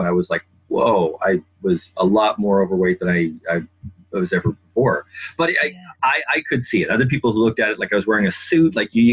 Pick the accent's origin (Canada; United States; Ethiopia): Canada; I'm from Canada